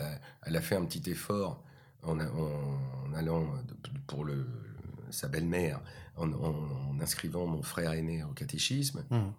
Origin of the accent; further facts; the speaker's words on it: Normandy, France; moved away as an adult; Normand, c'est important. Je suis né en Normandie. J'ai quitté la Normandie quand j'ai réussi le conservatoire. Donc, j'avais 21 ans.